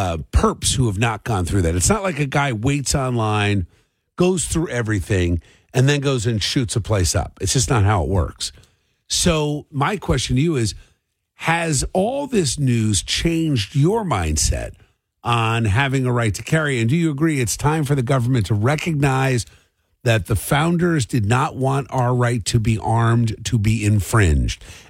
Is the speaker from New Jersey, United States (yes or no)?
yes; Cherry Hill, New Jersey, United States; I grew up in Cherry Hill, as you know